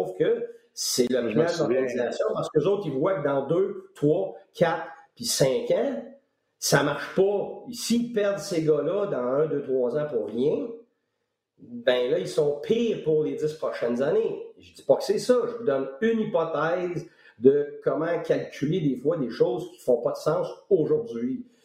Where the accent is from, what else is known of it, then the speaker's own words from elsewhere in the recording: Quebec, Canada; ça fait 12 ans que je suis parti du Québec.